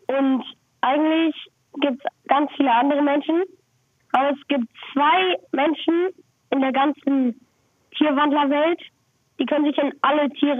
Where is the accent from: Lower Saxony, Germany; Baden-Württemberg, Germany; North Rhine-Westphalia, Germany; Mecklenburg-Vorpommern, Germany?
Lower Saxony, Germany; Oldenburg; Oldenburg.